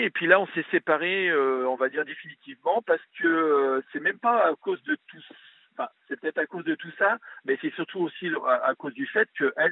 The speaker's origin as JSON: {"language": "French", "country": "France", "said": "ou même venir même chez moi en France"}